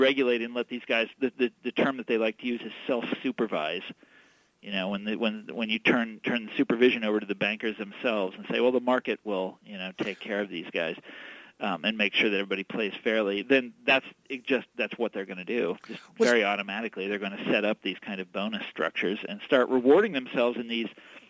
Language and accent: English; Kansas City, Missouri, United States; He's at the University of Missouri, Kansas City, my hometown.